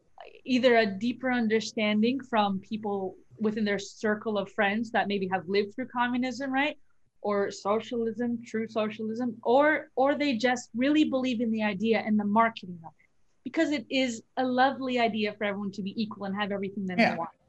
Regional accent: Chicago, Illinois, United States; now in Washington State, United States; like I'm from Illinois or from Chicago. You can't go to any restaurant right now. Everything's takeout. I'm in Washington State right now.

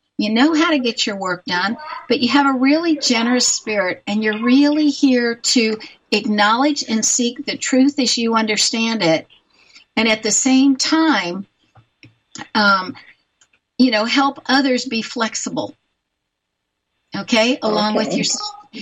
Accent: San Diego, California, United States; I grew up in San Diego, and my dad was a doctor, and he saw all kinds of things, and the number one thing he taught us was safety.

